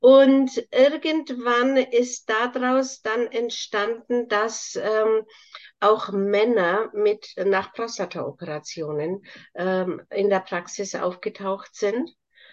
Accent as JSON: {"language": "German", "region": "Bavaria", "country": "Germany", "accent": "Bavarian", "lives_now": "Wuppertal, Germany", "said": "Also an meiner Stimme hört ihr, ich komme aus Bayern. Ich lebe zwar jetzt in Wuppertal, aber ich bin ursprünglich aus Bayern. Und das hört man ja aus meiner Sprache."}